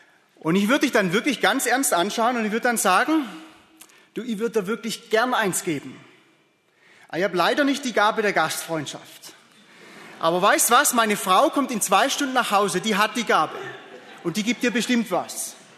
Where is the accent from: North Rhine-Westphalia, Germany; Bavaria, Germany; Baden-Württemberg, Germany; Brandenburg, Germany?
Baden-Württemberg, Germany; Heilbronn; Ich bin ja auch aus der Nähe von hier, ganz grob gesagt, Heilbronner Gegend.